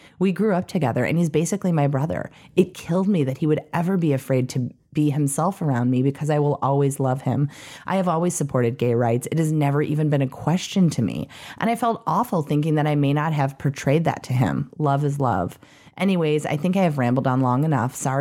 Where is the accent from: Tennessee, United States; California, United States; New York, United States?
California, United States; now in Indiana, United States; I am from Southern California, but I go to school in Indiana at Purdue.